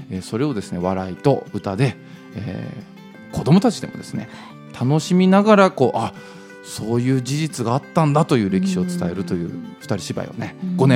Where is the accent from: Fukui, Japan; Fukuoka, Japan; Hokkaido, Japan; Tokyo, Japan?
Hokkaido, Japan; まあ僕自身が北海道出身なので